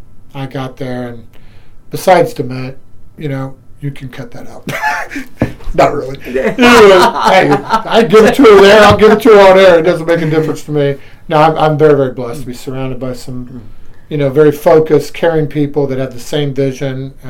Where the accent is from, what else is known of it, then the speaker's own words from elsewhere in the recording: Madison, Indiana, United States; moved away as an adult; now in Mexico; So I'm born and raised in Madison, Indiana.